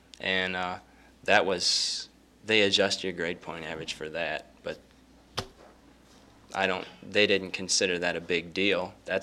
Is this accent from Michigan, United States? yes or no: yes; Rives Junction, Michigan, United States; I'm from Rives Junction, Michigan, a very small town just north of Jackson.